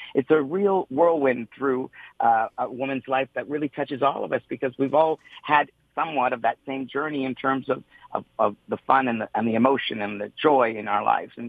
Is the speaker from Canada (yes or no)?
yes; Canada; now in United States; being a Canadian, I live down in the States, but to be back home in Canada